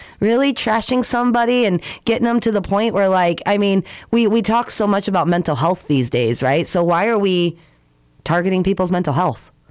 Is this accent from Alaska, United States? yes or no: yes; Fairbanks, Alaska, United States; We're all from Fairbanks. Like, you know, a couple of North Pole, but we're all Fairbanks.